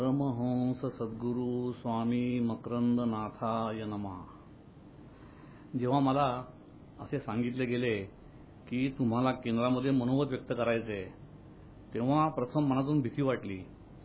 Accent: Wai, Maharashtra, India; मी मूळचा वाईचा, आई वडील दोघे शिक्षक, बाबा विनोबांचे भक्त होते.

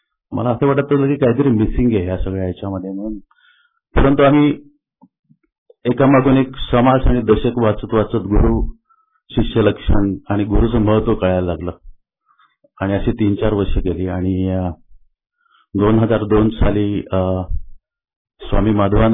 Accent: Pune, Maharashtra, India; moved away as an adult; now in New Jersey, United States; पुण्यामध्ये मी 9वीत असताना आलो. माझ्या वडील एसटीमध्ये होते आणि त्यांच्या बदल्या खूप व्हायच्या, त्यामुळे माझं लहानपण छोट्या गावांमध्ये गेलं, विलेजेसमध्ये म्हणा किंवा तालुका प्लेसेसमध्ये.

